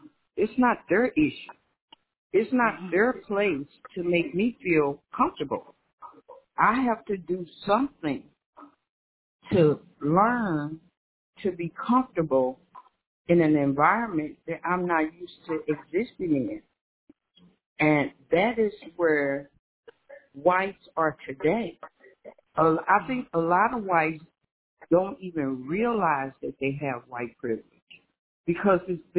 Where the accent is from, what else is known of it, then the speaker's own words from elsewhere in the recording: East St. Louis, Illinois, United States; because I was raised in East St. Louis, Illinois, and it's like 98% black.